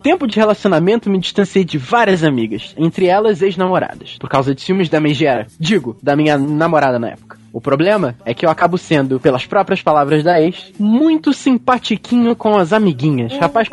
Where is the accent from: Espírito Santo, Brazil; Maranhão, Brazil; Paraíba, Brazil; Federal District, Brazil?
Espírito Santo, Brazil; Vitória; sou de Vitória, Espírito Santo, tenho 24 anos, trabalho como social media.